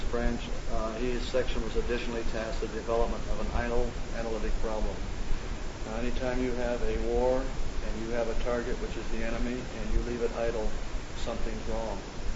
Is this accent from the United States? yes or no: yes; South Dakota, United States; I was born and raised in South Dakota, a small town, you know, and all this happy nonsense. Very religious town and all this.